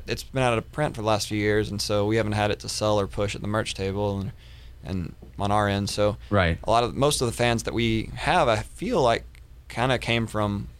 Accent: Texas, United States; also born or lived in Nashville, United States; Well, I lived in Nashville for a year between 2002 and 2003. Mm-hmm. So I was from East Texas.

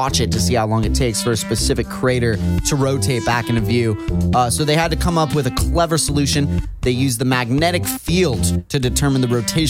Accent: United States; I'm an American millennial, and I will say butter.

